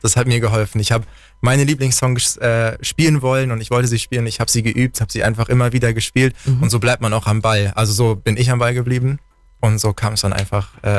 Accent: Sonthofen, Bavaria, Germany; also born or lived in Immenstadt; ich komme aus Sonthofen, bin in Immerstadt geboren. Also meine Eltern kommen aus Ostfriesland, deswegen Norddeutsch. Habe deswegen auch keinen Akzent. Ich bin 26 Jahre alt.

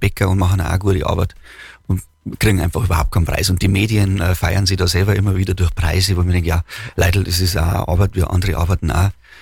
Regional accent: Bavaria, Germany; wenn du als Bayer großzogen worden bist, ein Bier

